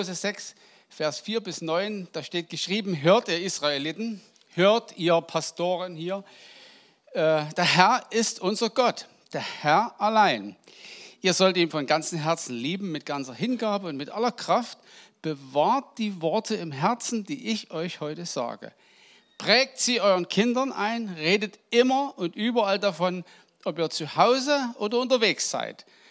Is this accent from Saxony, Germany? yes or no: yes; Penig, Saxony, Germany; now in Schmalkalden, Germany; dass ich eben aus Sachsen komme. Und das kann ich nicht verleugnen. Ja. Aus Penig. Ich bin aus Penig, ganz genau.